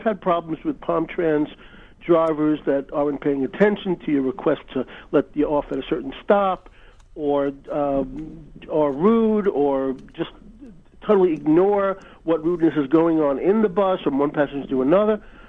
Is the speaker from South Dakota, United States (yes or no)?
no; New York, United States; moved away as an adult; now in Delray Beach, United States; Well, I'm a newcomer from New York